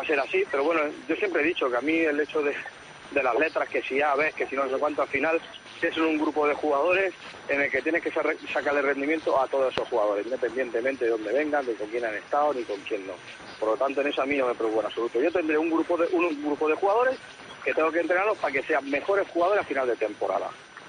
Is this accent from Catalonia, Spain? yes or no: yes; Súria, Catalonia, Spain; Yo he estado en el primer equipo de mi pueblo, que es el Centro Sport Súria.